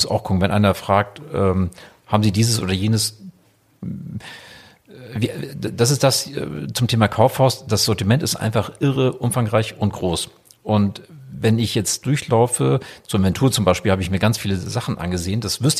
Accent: Sylt, Schleswig-Holstein, Germany; also born or lived in Wiesbaden; ich selber geboren in Wiesbaden und dann gehöre ich halt zu der Familie. Das heißt, mein Vater wurde dann von meinem Onkel gefragt, ob er nach Sylt kommen könnte. Da sind wir 1984 nach Sylt gezogen

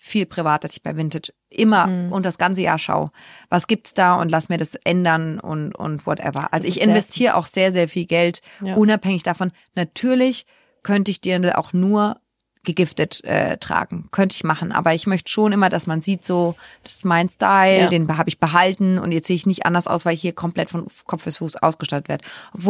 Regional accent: Bavaria, Germany; ich komme aus Franken, ganz kurz, möchte ich mal ganz kurz betonen. Das ist Bayern offiziell, aber wir sind ein bisschen anders als die Bayern. Also wir sind nicht mit so viel Tradition wie vielleicht hier in der ländlichen Umgebung groß geworden.

